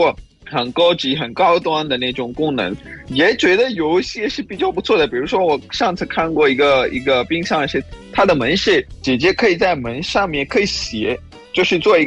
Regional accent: Pakistan; Chinese is a second language; 我是来自巴基斯坦的

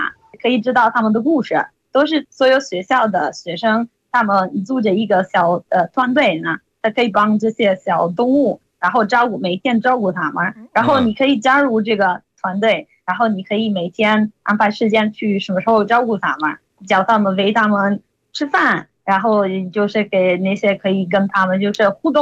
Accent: Italy; Chinese is a second language; 来自意大利。

